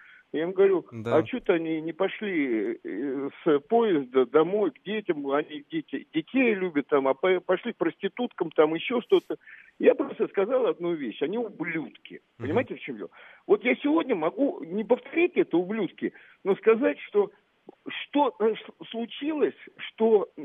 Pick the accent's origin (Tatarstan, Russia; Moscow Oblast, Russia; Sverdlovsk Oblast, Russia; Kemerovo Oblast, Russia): Moscow Oblast, Russia; я, мальчишка из Подмосковья, поехал искать, где этот Москва, футбол, где этот «Спартак», и попал в этот «Спартак». Я ездил на электричках домой